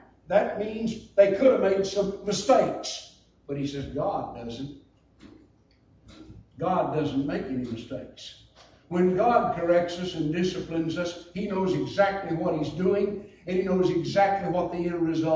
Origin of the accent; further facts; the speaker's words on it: Lufkin, Texas, United States; down in East Texas where I grew up around Lufkin.